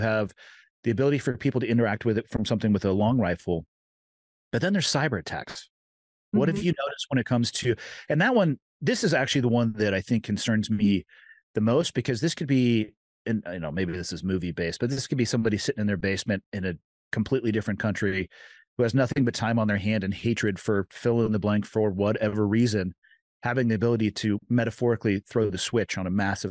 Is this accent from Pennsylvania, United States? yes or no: no; California, United States; now in Montana, United States; I love California, born and raised in California, but the subdivision that I lived in, quite frankly, has more people in it than the city that I live in now in northwestern Montana.